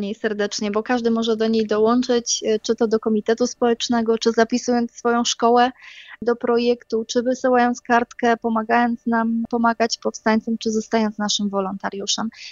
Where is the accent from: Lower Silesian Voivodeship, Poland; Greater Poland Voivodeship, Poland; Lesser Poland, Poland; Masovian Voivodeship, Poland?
Lower Silesian Voivodeship, Poland; Wychowywała się na ziemiach odzyskanych, bo wychowałam się w małej wsi w województwie dolnośląskim